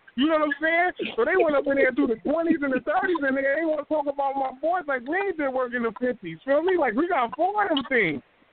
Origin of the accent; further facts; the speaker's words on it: New York, United States; I'm from Marcy.